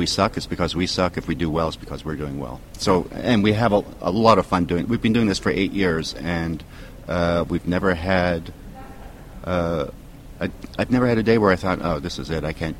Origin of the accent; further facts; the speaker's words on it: Canada; as a Canadian, it meant nothing to me.